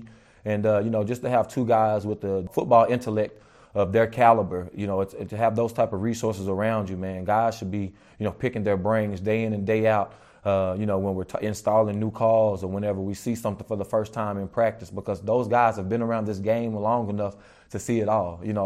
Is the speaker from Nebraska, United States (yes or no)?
no; Paducah, Kentucky, United States; It's close to home. I'm from Paducah, Kentucky. So my family will be able to come and see me week in and week out